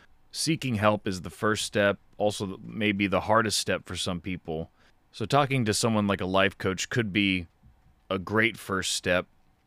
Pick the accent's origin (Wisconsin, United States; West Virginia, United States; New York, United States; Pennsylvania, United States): West Virginia, United States; Bluefield; born there; moved away; also born or lived in Florida; I was born in Bluefield, West Virginia.